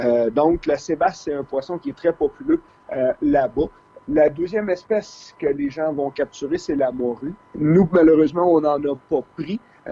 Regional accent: Quebec, Canada; moi, je viens d'Abitibi-Témiscamingue. Je pense qu'on est, on est une région accueillante.

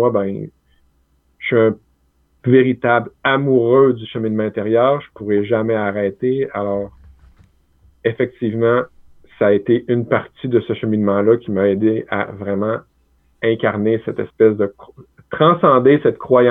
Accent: Roberval, Quebec, Canada; Ben moi, je suis originaire du lac Saint-Jean, donc Robertval au lac Saint-Jean. Ouais, je suis un petit gars du lac.

